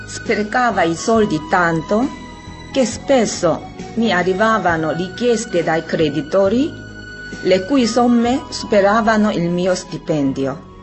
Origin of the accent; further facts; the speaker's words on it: South Korea; Italian is a second language; now in Loppiano, Italy; vivo a Loppiano dopo aver conosciuto il Movimento dei Focolari in Corea, il mio paese.